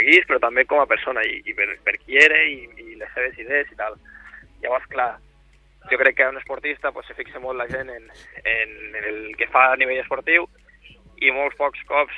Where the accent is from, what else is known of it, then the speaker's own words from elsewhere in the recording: Alpicat, Catalonia, Spain; Es diu Alpicat.